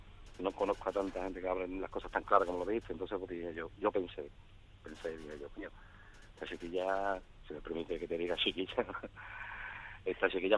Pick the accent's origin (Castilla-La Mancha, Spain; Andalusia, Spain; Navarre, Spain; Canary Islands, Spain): Andalusia, Spain; Seville; No, yo soy de aquí de Sevilla.